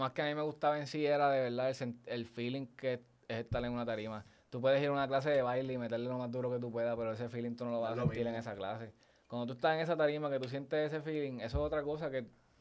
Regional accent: Corozal, Puerto Rico; nosotros somos de Corozal. El campo.

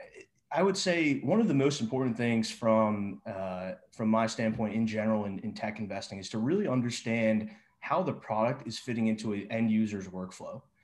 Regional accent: East Coast, United States; You know, I grew up on the East Coast.

